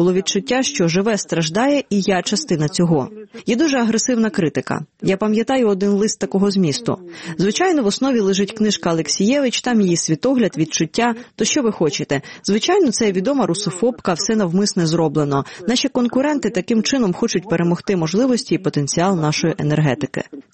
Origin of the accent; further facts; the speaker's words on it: Belarus; ми, білоруси, патріархальна нація, як і українці